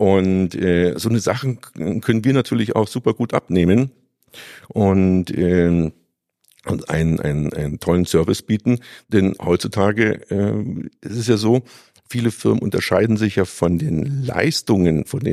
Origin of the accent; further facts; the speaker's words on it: Saxony, Germany; born there; ich bin ja ursprünglich hier in Sachsen geboren.